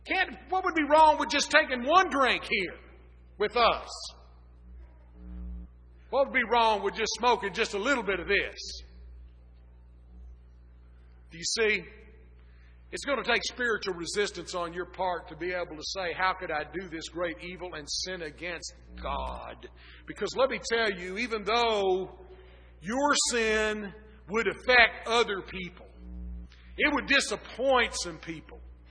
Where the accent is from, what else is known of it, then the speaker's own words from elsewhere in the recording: Texas, United States; also born or lived in Oklahoma; When I was a child growing up in Texas and Oklahoma, we didn't think we could be a sound church